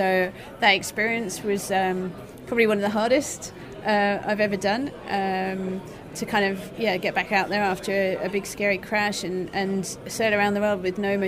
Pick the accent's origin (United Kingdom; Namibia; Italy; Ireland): United Kingdom; now in France; I live in France, but I am British.